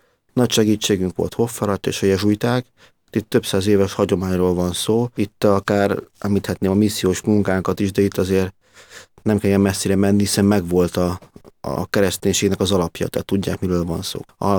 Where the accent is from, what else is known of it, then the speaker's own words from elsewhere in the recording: Szabadszállás, Bács-Kiskun, Hungary; Én Szabadszállásról származom, ott nőttem fel. Ez egy Bácsiskó megyei település, Kecskemét, fel egy 25-30 kilométerre.